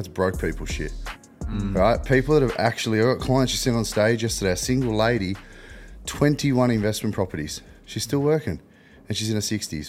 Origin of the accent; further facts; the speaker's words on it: Wollongong, New South Wales, Australia; I had adopted parents growing up in the Gong. So mostly migrant population, playing soccer.